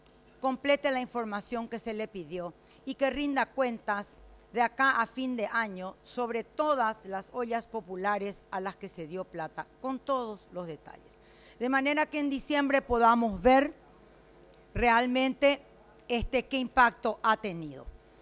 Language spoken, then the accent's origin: Spanish; Paraguay; Acá no somos estafados algunos paraguayos, acá todos somos estafados.